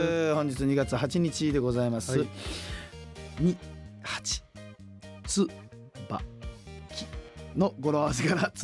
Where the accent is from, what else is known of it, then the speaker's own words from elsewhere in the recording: Kurume, Fukuoka, Japan; この番組は我々の地元久留米市のグルメやイベント、歴史、文化、久留米の魅力をたっぷりとお届けします。